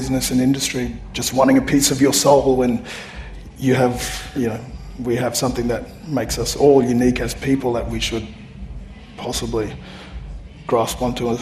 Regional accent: Brisbane, Queensland, Australia; Seeing, growing up in the Aboriginal community in Brisbane and sitting around as a little child, sitting around the card table

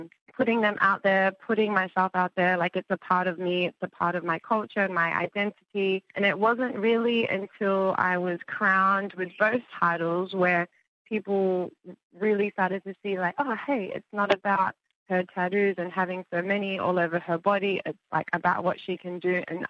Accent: Brisbane, Queensland, Australia; now in Cook Islands; I am 27 years old, born and raised in Australia, in Brisbane. However, I've been residing at Cook Island for about 5 years now

